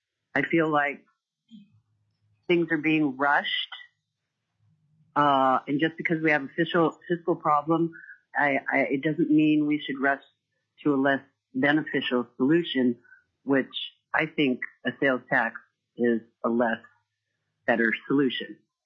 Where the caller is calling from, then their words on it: Juneau, Alaska, United States; I'm a resident of Juneau, and I'm calling from Juneau, a resident for 48 years.